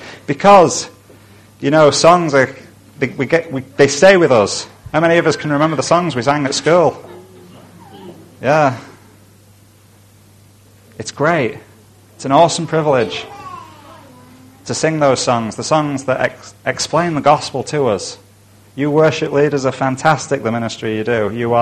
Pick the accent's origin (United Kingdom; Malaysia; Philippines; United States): United Kingdom; yeah, I am thoroughly British